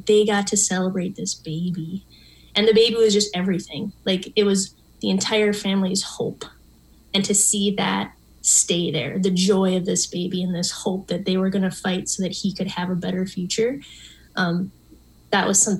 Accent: Minnesota, United States; and I'm from Minnesota, I know cold, but I felt like it was colder than any Minnesota winter I'd ever endured.

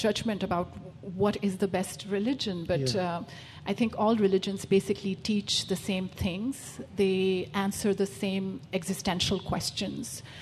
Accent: Brussels, Belgium; also born or lived in Lahore, Pakistan; I was born in Pakistan. I was born in Lahore. Still love the city of Lahore and think Lahore is Lahore, as they say, but was actually brought up in Brussels.

